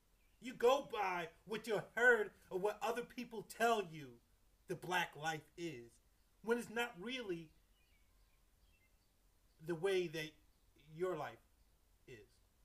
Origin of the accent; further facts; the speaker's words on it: New York City, New York, United States; New York City, New York, I'm from New York.